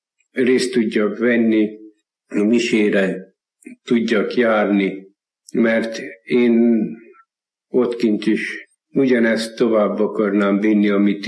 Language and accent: Hungarian; Somogyvár, Somogy, Hungary; én egy állami gondozott gyerek voltam. Somogyváron nevelkedtem, ahol 14 éves koromig voltam.